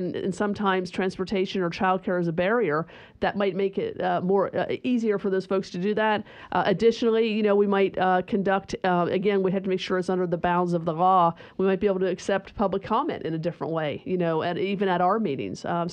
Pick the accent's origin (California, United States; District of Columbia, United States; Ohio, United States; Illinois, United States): Ohio, United States; My home state of Ohio, has done this and done it very successfully.